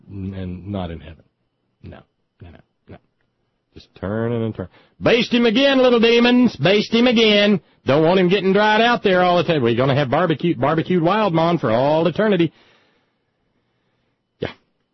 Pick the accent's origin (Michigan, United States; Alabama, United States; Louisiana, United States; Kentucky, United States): Alabama, United States; Mississippi's just to the west of my home state of Alabama. And my home state of Alabama is, of course, the home of one Attorney General Troy King.